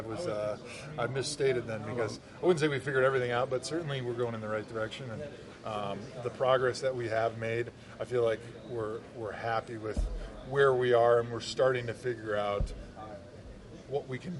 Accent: Wisconsin, United States; just growing up in Wisconsin, I'm biased towards Lambeau Field.

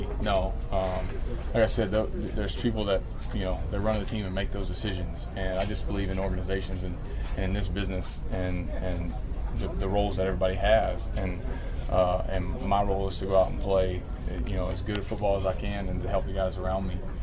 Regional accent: Texas, United States; Well, I mean, I think growing up in Texas, I've wore number 12 most of my career because of Roger Staubach.

